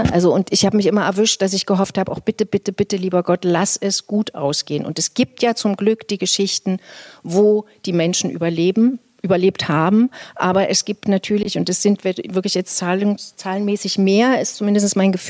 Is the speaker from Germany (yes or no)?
yes; Thuringia, Germany; in meinem Heimatland Thüringen Haltung zeigen zu dürfen